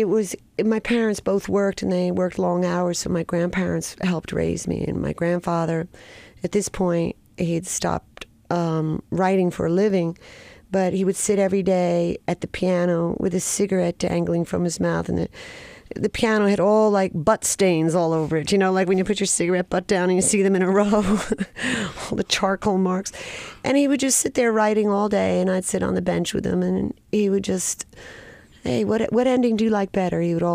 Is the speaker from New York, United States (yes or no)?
no; Oakhurst, New Jersey, United States; A few miles north of Asbury Park. I grew up in a small town called Oakhurst. And then I think when I was in sixth grade, we moved to Dea